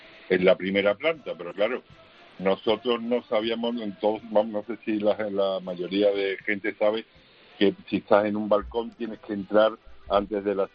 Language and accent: Spanish; Valencina, Andalusia, Spain; yo soy de Monte Miguel, de aquí de Sevilla, de Vivón Valencina